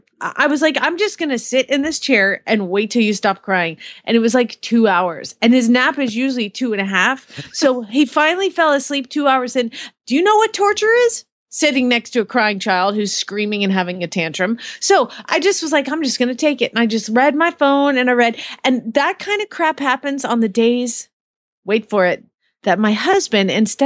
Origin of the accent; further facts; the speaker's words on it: Phoenix, Arizona, United States; from Phoenix, Arizona